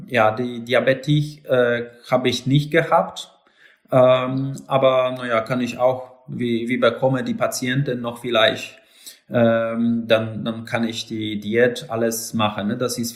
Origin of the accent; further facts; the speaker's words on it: Lower Silesian Voivodeship, Poland; German is a second language; also born or lived in Poznań; ich habe neben Hirschberg in Schlesien ausgewachsen. Dort auch bin geboren und vor 15, 16 Jahren bin nach Posen gezogen.